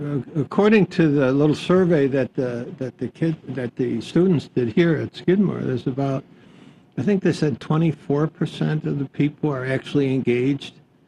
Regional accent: Buffalo, New York, United States; I come from Buffalo, which is known as the city of good neighbors

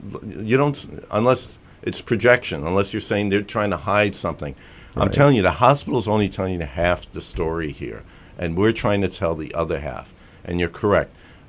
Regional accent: New Jersey, United States; moved away; Like, I came from Jersey back in 2009. I came up here. But there we had a ward system in my town

